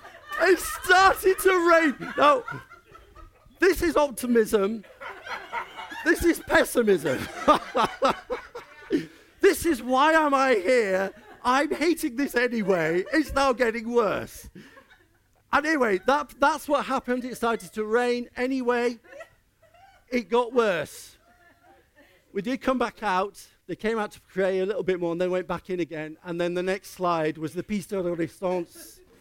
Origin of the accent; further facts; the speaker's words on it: Yorkshire and the Humber, United Kingdom; I'm a Yorkshireman.